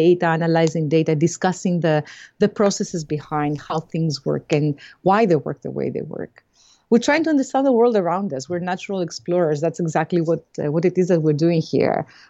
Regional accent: Greece; now in Cambridge, United States; I was born and raised in Greece. And by means of many, many different places, I ended up in Cambridge, Massachusetts.

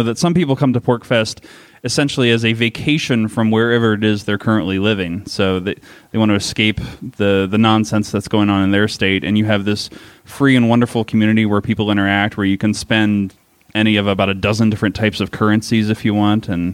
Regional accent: Maryland, United States; Said I grew up in Maryland for a while

